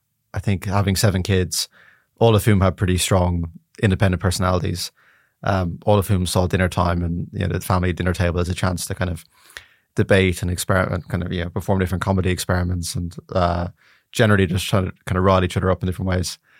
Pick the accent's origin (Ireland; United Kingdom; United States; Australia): Ireland; Dublin, Leinster; Yeah, I mean, it is one of these things where when you grow up somewhere, you don't really have anything to compare to.